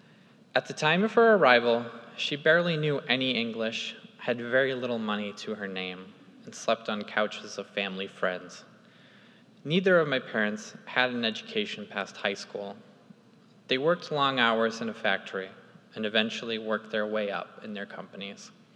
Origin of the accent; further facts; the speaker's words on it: Haverhill, Massachusetts, United States; I grew up in Haverhill, Massachusetts, to a Polish immigrant mother and an American father.